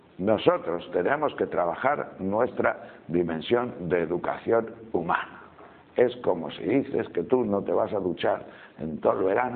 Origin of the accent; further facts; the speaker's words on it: Castile and León, Spain; más claras que el agua de las montañas de León, que es mi tierra